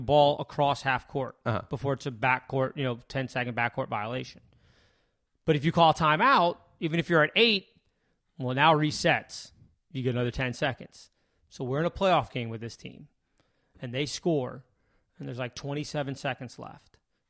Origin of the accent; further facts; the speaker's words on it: Alexandria, Virginia, United States; So I was born here in Alexandria. I'm a Fairfax County kid from the day I was born.